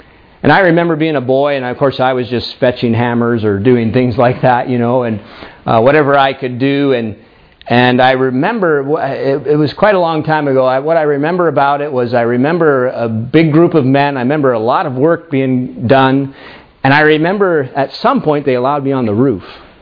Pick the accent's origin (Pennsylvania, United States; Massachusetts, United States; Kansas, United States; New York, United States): Pennsylvania, United States; now in Canada; I grew up in the United States, in the state of Pennsylvania, which if you are at all familiar with the geography, Pennsylvania, of course, is in the east